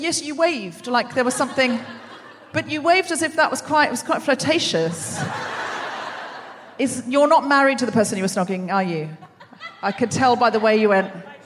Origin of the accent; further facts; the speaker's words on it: Australia; I was raised in Australia. We had 7, 9, and 10.